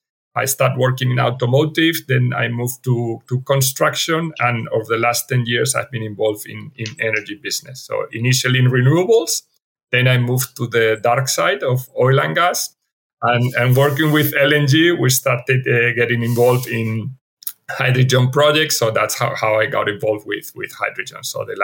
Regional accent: Spain; also born or lived in Madrid / Germany / United Kingdom; now in Chile; I am a Spanish national. I was born in Madrid. I grew up near the Mediterranean coast, and I've lived in several places. I've been living in Spain several years, in Germany, UK, and especially the last 16 years, I've been living in Chile, in South America

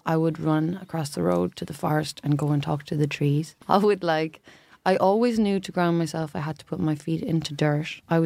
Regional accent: Ireland; So I'm Irish. Our heritage before Catholicism and everything was pagan.

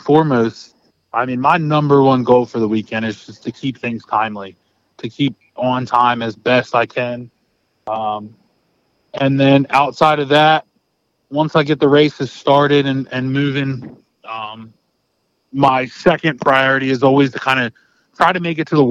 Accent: Millville, New Jersey, United States; Oh, local South Jersey guy. Sand, Pine Barrens, Millville.

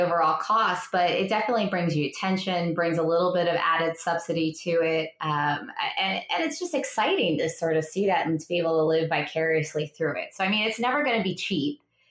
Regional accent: Florida, United States; I grew up in Florida, so I got to live my childhood seeing space shuttles go up.

